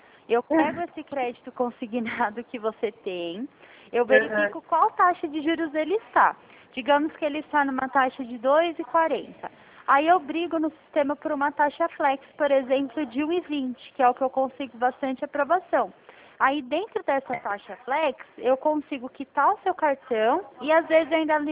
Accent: São Paulo, Brazil; só que eu sou da região do estado de São Paulo.

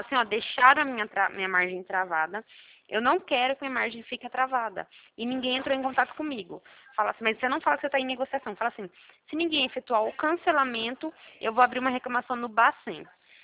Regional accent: São Paulo, Brazil; que eu sou do interior de São Paulo, tá bom?

